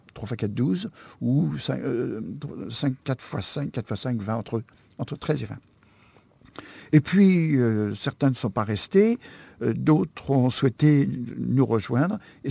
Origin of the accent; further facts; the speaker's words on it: Paris, Île-de-France, France; moved away as an adult; now in Nice, France; Je suis parisien d'origine et j'ai été nommé en 1968 ici à Nice comme conseiller pédagogique à Jeunesse et Sport pour développer le chant choral en 1968, juste pendant les événements. J'ai quitté Paris et puis je suis venu ici.